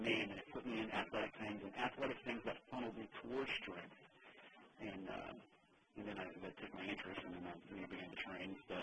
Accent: the South, United States; listen, I'm from the South. Everything there has calories, even the air.

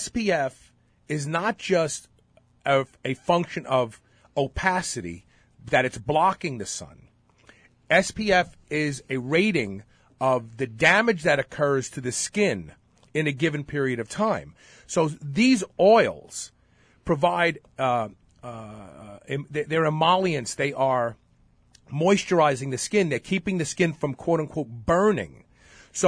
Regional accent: Brooklyn, New York, United States; I'm there with Rodney Dangerfield. We're both from Brooklyn.

